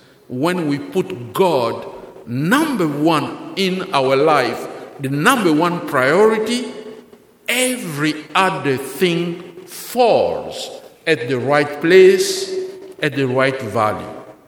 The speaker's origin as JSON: {"language": "English", "town": "Kikwit", "region": "Kwilu", "country": "DR Congo", "second_language": "English", "said": "I am a priest from the Diocese of Kikwit in the Democratic Republic of the Congo, formerly known as the Belgian Congo, as also Zaire in Central Africa."}